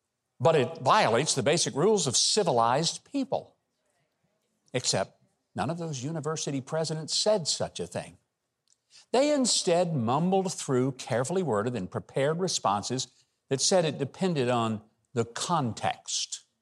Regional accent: Arkansas, United States; I'm from Arkansas. I can say that.

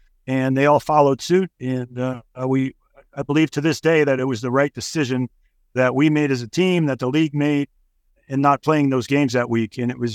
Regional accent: New York, United States; You know, we're both from the Northeast. He's a New Jersey guy. I'm a New York guy. Just kind of tough-minded.

